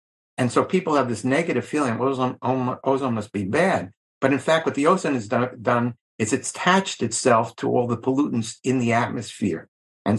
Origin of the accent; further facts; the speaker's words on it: New York, United States; I grew up on Long Island in New York